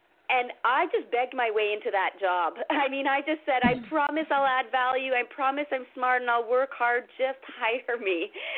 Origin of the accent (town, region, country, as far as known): Toronto, Ontario, Canada